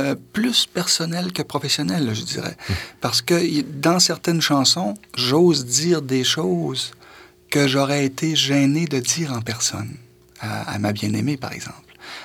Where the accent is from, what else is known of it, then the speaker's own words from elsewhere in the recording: Saguenay, Quebec, Canada; accent: Saguenay; je pense que ça s'entend encore dans mon accent. Moi, il suffit que je retourne au Saguenay pendant une heure, puis je reprends l'accent là-bas, je l'ai encore.